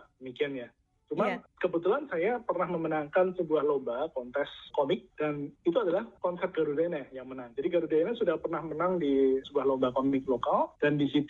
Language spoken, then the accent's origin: Indonesian; Java, Indonesia; saya tinggal sejak kecil di Jawa